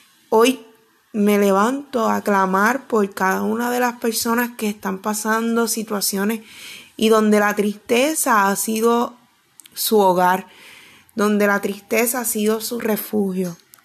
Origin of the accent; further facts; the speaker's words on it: Puerto Rico; yo soy puertorriqueña y vivo en esta isla llamada Puerto Rico